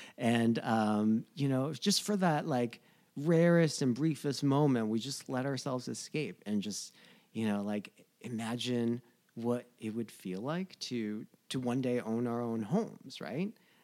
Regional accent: New Jersey, United States; moved away as an adult; now in Los Angeles, United States; I was an East Coast boy, you know, growing up in New Jersey, going to school in New York and Providence and stuff like that.

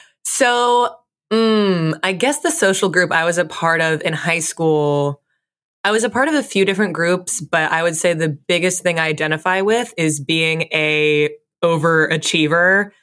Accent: Fairfield, Connecticut, United States; I grew up in Fairfield, Connecticut. So a very affluent town

